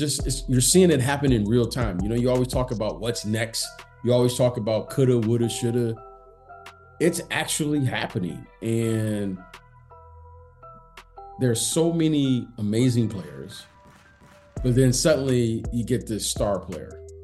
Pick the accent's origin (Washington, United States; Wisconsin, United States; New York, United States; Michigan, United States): Michigan, United States; Detroit; And, because we're from Detroit, as you know, Mo, I'm a Piston fan, right?